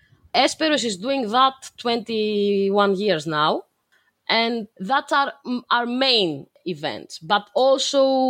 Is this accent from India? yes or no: no; Greece; the last 4 years now that I'm back in Athens, because I'm from Greece